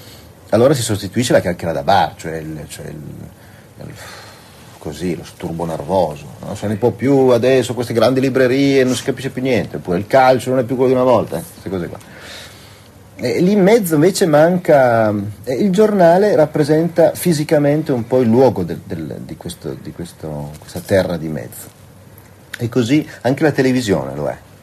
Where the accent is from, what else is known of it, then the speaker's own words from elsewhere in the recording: Turin, Piedmont, Italy; ma insomma non lo farei mai da buon torinese